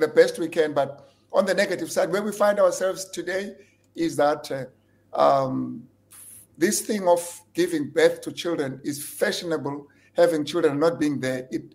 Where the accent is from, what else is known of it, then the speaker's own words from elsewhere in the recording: Guguletu, Western Cape, South Africa; And I know when I grew up in Guguletu, having a child was fashionable.